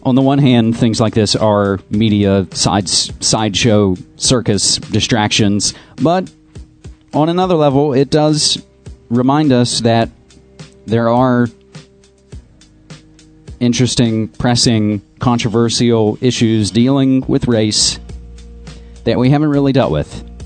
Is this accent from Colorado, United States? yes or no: no; West Virginia, United States; moved away as an adult; now in Portland, United States; Virginia, 28 years, been in Portland for only 4, so I always pay attention to things going down in my home state, almost heaven.